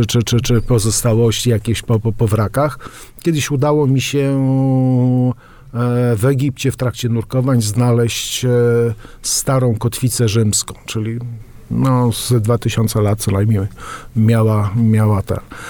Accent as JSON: {"language": "Polish", "town": "Pisz", "region": "Warmian-Masurian Voivodeship", "country": "Poland", "said": "ja pochodzę z Pisza i mieszkałem nad rzeką Pisą i niedaleko było jezioro Roś"}